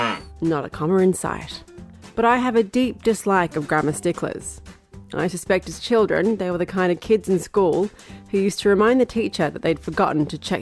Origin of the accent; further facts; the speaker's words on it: New South Wales, Australia; in my home state of New South Wales in Australia